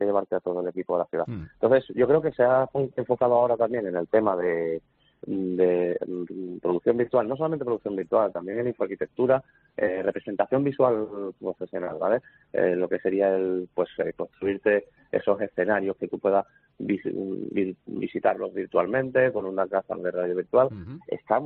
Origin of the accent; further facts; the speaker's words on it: Málaga, Andalusia, Spain; yo soy de aquí, de Málaga